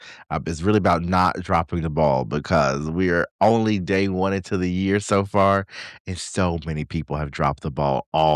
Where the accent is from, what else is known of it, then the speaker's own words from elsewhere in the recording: the South, United States; I'm from the South, right, y'all? You know, I'm a simple Southern Christian girl.